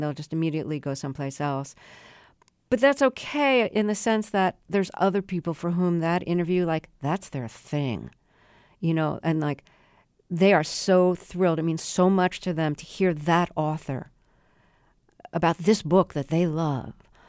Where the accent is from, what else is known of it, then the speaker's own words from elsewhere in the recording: Brooklyn, New York, United States; Yeah, and I grew up in Brooklyn, went to school in Buffalo.